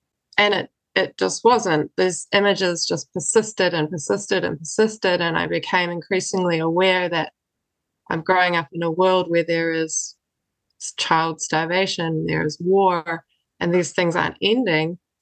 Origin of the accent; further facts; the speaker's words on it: Kapiti Coast, Wellington, New Zealand; Well, I grew up on the Kapiti Coast. My parents immigrated.